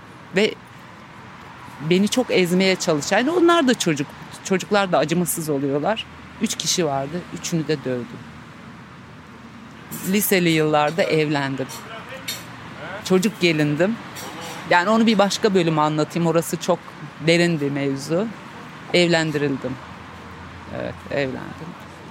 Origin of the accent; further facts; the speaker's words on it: Çankırı, Çankırı Province, Turkey; Ben Çankırı'da yaşadım. Orada doğmuşum.